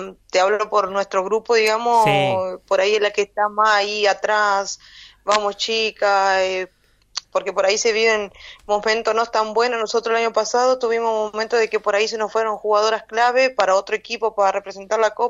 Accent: Gualeguay, Entre Ríos, Argentina; Yo soy de Gualeguay.

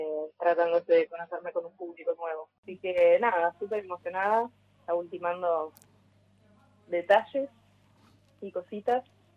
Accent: Buenos Aires, Argentina; salir de la provincia de Buenos Aires, que es de donde soy

